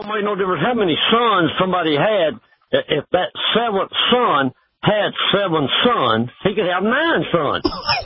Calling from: Texas, United States

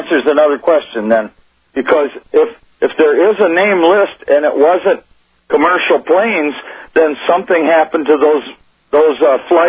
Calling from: Michigan, United States; in Michigan.

